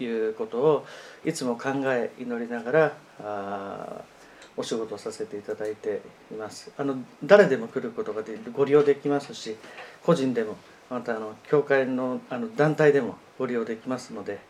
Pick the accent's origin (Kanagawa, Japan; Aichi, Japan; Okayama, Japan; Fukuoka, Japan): Kanagawa, Japan; Yokosuka; 私神奈川県の横須賀出身なので、藤沢っていうとやっぱり地元っていう、同じ神奈川県民っていう、そういう思いもありまして